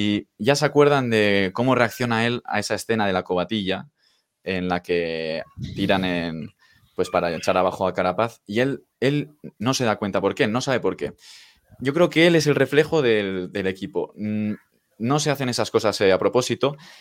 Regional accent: Bilbao, Basque Country, Spain; yo soy de Bilbao

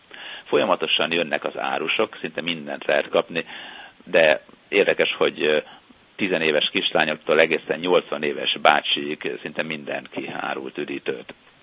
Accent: Sopron, Győr-Moson-Sopron, Hungary; born or raised there

